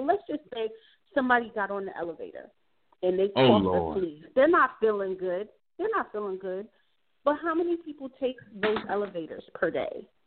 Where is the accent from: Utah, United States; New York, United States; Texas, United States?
New York, United States; Now, you know, I'm from New York. My family is there.